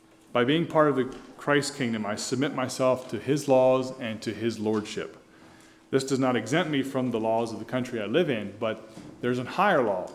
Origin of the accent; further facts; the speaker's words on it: United States; born there; I'm an American by birth. I had nothing to do with that, with where I was born, who my family was.